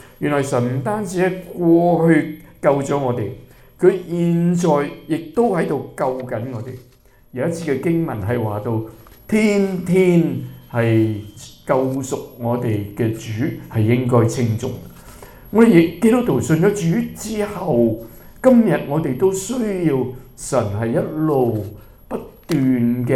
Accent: China; 我哋中國人咧，我哋冇乜分時間嘅

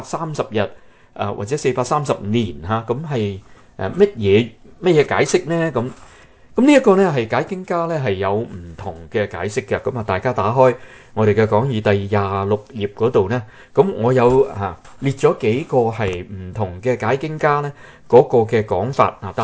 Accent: China; 我哋中国人嗰个天坛就係天子喺嗰度嚟到祭天，嚟到献祭。

